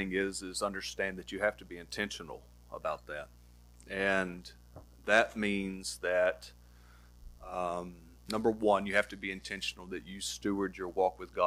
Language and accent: English; Kentucky, United States; also born or lived in Tennessee, United States; I was born in Kentucky and lived here when I was a kid. And then, you know, we've lived in Tennessee a good majority of our life.